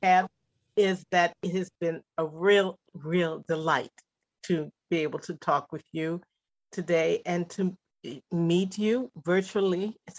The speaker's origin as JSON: {"language": "English", "region": "Ohio", "country": "United States", "said": "where are the stories about African Americans from the Midwest? I come from Ohio and everything I read was either New York or, you know, the South."}